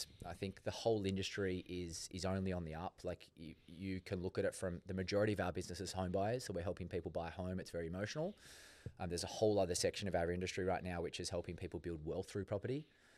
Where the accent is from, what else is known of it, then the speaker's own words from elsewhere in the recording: New South Wales, Australia; Mate, the coast has changed so much, like from when we grew up as kids.